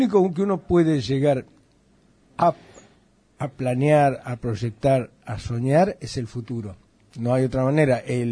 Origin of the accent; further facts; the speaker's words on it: Argentina; Fíjate qué embromados que somos los argentinos